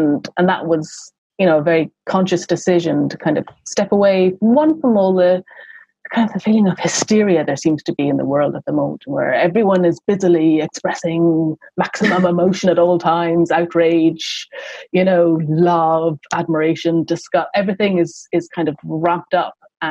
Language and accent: English; Ireland; I'm an Irish writer who's interested mm-hmm. in language, so therefore I kind of belong to that, the club of oddities.